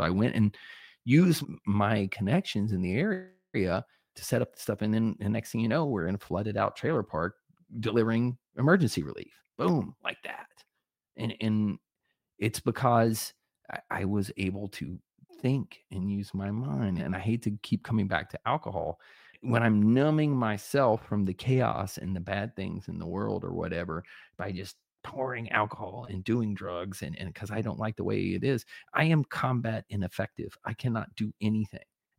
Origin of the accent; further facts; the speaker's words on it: Virginia, United States; also born or lived in North Carolina; I am from a coastal area myself. I grew up in Tidewater, Virginia, and Cape Fear, North Carolina, and hurricanes come.